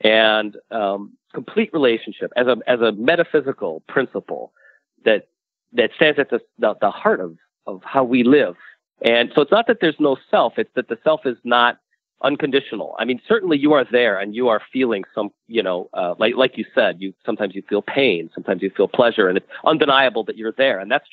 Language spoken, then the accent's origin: English; United States; I'm a Zen monk, but I'm an American too, which means I'm grew up within the context of the American dream.